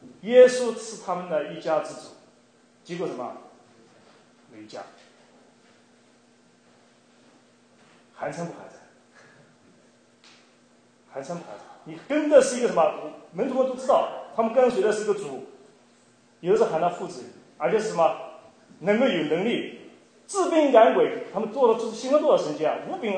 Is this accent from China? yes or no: yes; China; 这个犹太人的这个过逾越节跟我们中国人过年一样很重要的。